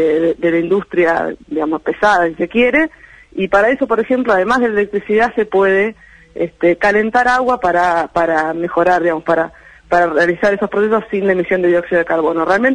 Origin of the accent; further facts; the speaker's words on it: Bariloche, Río Negro, Argentina; yo estoy en Bariloche, porque yo soy de Bariloche